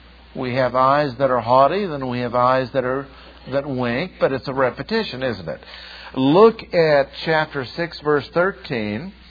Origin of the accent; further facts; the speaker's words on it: Ireland; I don't even mind being called a Irishman. It's okay with me. I'm Irish, so what?